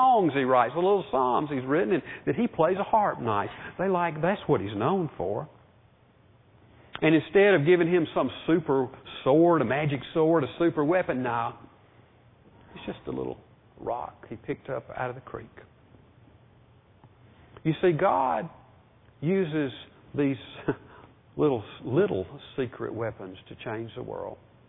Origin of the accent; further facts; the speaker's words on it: Birmingham, Alabama, United States; I was raised in Birmingham. In 1963, I was 11, 12 years old. Birmingham had another name at that time called Bombingham.